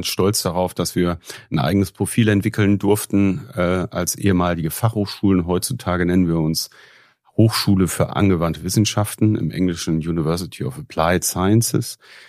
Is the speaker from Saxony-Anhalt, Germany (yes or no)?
no; Nordhorn, Lower Saxony, Germany; Und ich bin hier in Nordhorn geboren, in 1976 zur Welt gekommen und bin dann irgendwann 2 Wochen vor der Geburt unseres ersten Sohnes, meine Frau kommt auch hier aus der Grafschaft, aus Nordhorn, sind wir wieder zurückgezogen nach Nordhorn, sind also Grafschafter.